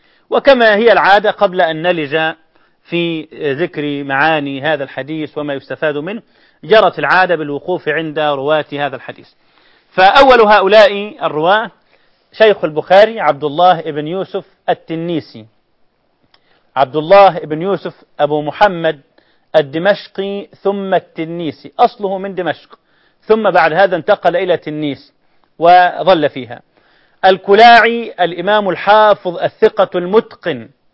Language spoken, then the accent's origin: Arabic; Egypt; الطالب اللي بيقرأ والشيخ بيسمع بصحله كما يقولون عندنا في مصر